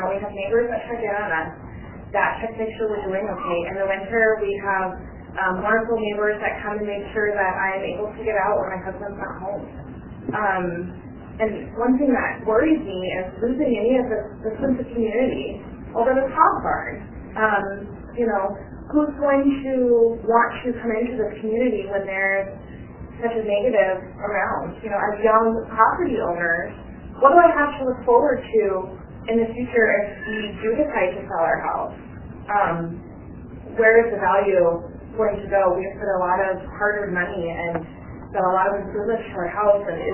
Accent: Ankeny, Iowa, United States; now in Maxwell, United States; I grew up in Ankeny, moved to Maxwell about 10 years ago or so

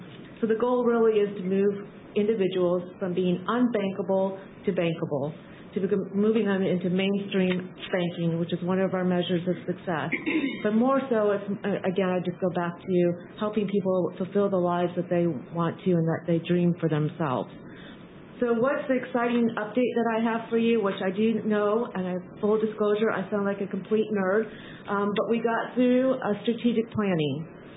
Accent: Iowa, United States; I grew up in Iowa, but I had never made it to Ames, Iowa. I left for 20 years and then came back to my home state last year.

